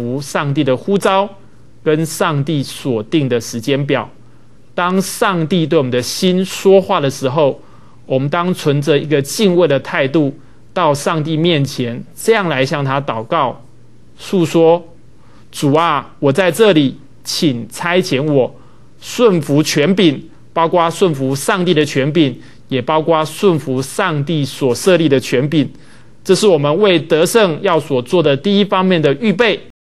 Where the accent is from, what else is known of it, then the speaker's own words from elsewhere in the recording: China; 我们中国人累积多年作战的经验，有这样一句话说：大军开拔，粮草先行。